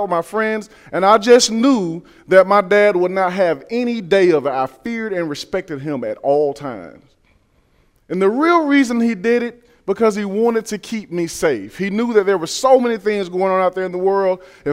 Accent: Georgia, United States; I was born and raised in South Georgia. I grew up in a southern household, really small town.

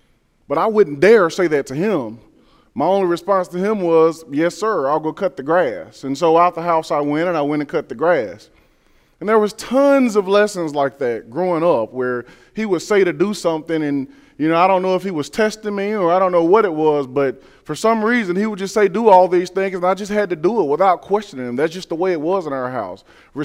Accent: Georgia, United States; I was born and raised in South Georgia. I grew up in a southern household, really small town.

